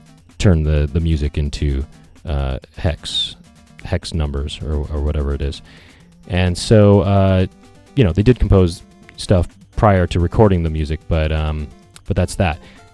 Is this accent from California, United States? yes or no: yes; Los Angeles, California, United States; So even though I grew up in Los Angeles, but anyway, so yeah, shame on me for not being aware of the Lakers Celtics rivalry.